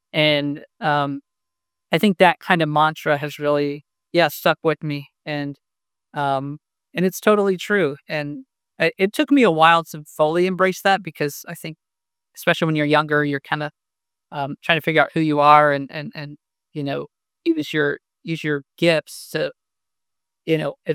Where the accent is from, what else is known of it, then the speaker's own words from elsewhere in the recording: Indiana, United States; now in Indianapolis, United States; I'm from Northern Indiana originally, and didn't move too far south. I'm based out of Indianapolis now, but stayed local.